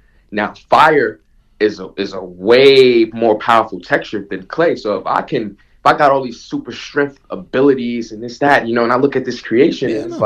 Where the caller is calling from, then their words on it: New Jersey, United States; Yeah, I'm in New Jersey.